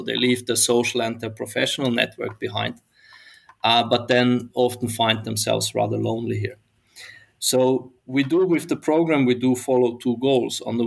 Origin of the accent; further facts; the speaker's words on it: Austria; both of us, we are not from here. So you are from the States and I'm from Austria.